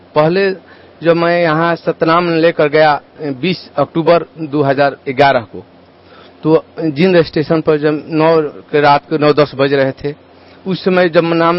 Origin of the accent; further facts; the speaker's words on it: Bihar, India; मैं जिला रोहतास बिहार से आया हूँ।